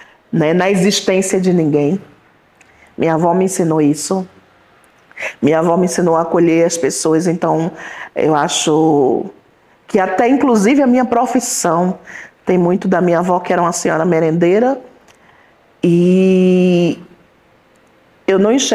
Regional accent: Recife, Pernambuco, Brazil; Santo Amaro das Salinas, que fica em Recife, o coração de Recife. Eu nasci no Beco do Supapo, mas também nasci na Rua da Bola, mas também nasci na Rua Frei Cassimiro

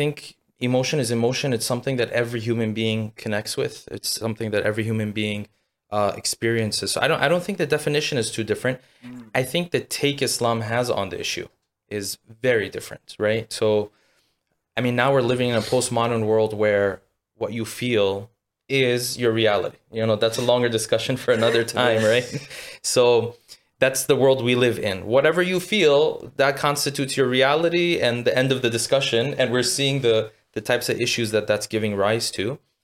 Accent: United States; now in London, United Kingdom; So, I mean, I come from the States, so obviously you have, in one city, you do have a bit of concentration, but nowhere near what you have in London.

